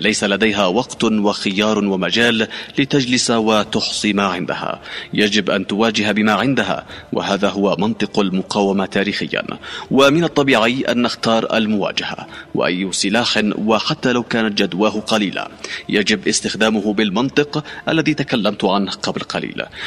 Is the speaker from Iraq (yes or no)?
no; Yemen; نحن كشعب يمني يجب أن نحسم خيارنا